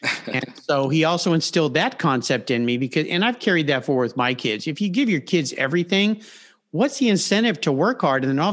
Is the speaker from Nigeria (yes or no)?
no; San Diego, California, United States; I was very blessed to grow up in a very nice neighborhood, part of San Diego called La Jolla.